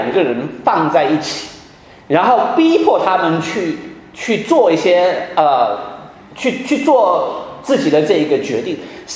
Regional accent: China; 那这个是我们中国人很根深蒂固的一个观念嘛，

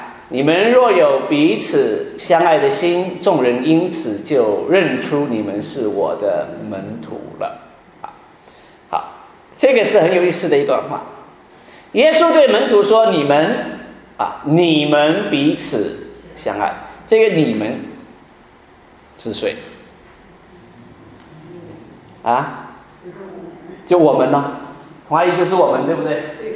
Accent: China; 那这个是我们中国人很根深蒂固的一个观念嘛，

